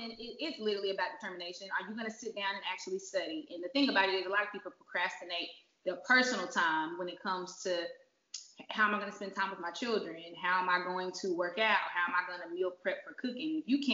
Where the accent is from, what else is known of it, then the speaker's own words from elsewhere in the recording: Arkansas, United States; I'm from Arkansas. So I originally got my real estate license in Arkansas